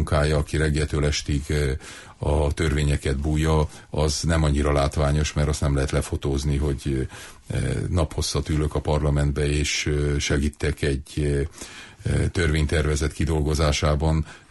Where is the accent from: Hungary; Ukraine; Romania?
Romania; Sovata, Mureș County; mert én szovátaiként ugyanúgy ellátom a megyei elnöki tisztséget